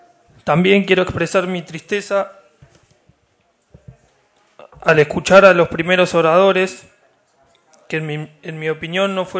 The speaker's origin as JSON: {"language": "Spanish", "town": "San Carlos de Bariloche", "region": "Río Negro", "country": "Argentina", "said": "soy de San Carlos de Bariloche, tengo 30 años"}